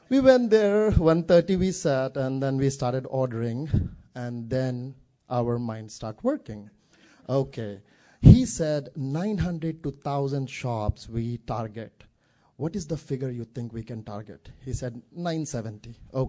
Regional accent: North India, India; And I'm from North India, so I really hated the food, language, weather, everything.

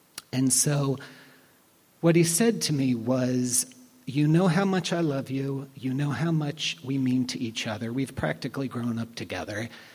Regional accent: Randallstown, Maryland, United States; So I grew up in Randallstown, and we lived on Nemo Road, and we were about a half a block away from Winans Road Synagogue Center, which is Orthodox. So we grew up going to an Orthodox synagogue, even though we weren't Orthodox.

